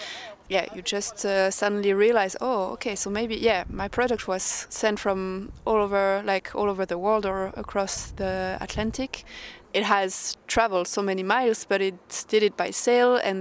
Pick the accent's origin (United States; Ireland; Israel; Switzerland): Switzerland; I'm also from Switzerland.